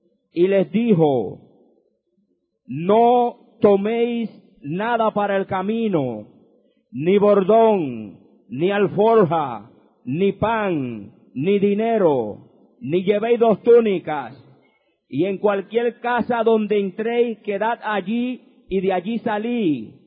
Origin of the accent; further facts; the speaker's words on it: Puerto Rico; Soy puertorriqueño, nacido y criado en el residencial Llorén Torre.